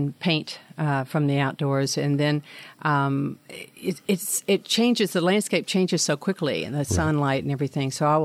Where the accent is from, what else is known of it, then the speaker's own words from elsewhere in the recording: Shreveport, Louisiana, United States; And growing up in Shreveport, Gwen Norsworthy, she had a teaching lessons down at the Spar downtown, and that was my first lessons.